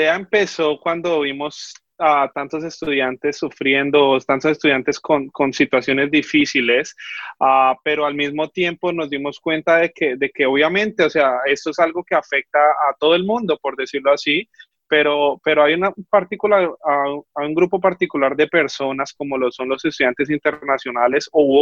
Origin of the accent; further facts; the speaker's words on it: Colombia; yo como soy colombiano y he estado siempre envuelto con la comunidad latina